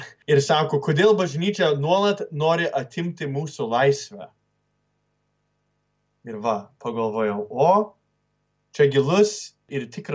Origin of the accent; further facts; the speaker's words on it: United States; also born or lived in Lithuania; Nors ir čia esu Amerikoje visą gyvenimą daugmaž, išskyrus kelis metus, kur Lietuvoje gyvenau, kai įstojau į vienuolyną, visiems tik esu lietuvis.